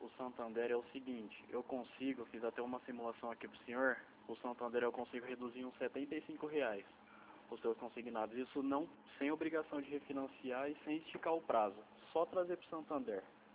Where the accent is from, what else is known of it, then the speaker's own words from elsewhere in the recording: Marília, São Paulo, Brazil; Eu sou daqui de Marília.